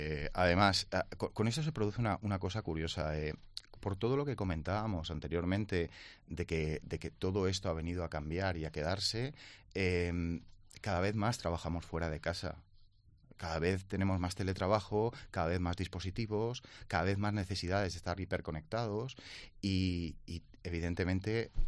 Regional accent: Alicante, Valencian Community, Spain; Yo soy de Alicante y creo que es muy necesario que haya networking en Alicante

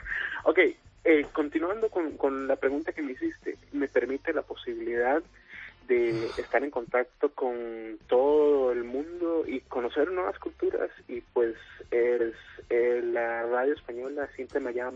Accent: San José, Costa Rica; soy nativo de acá, soy un estudiante de ingeniería

